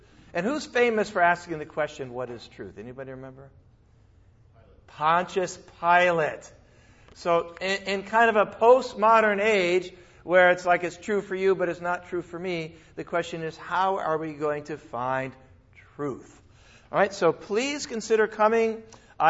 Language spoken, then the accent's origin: English; United States; When it comes to languages, it's kind of embarrassing being an American.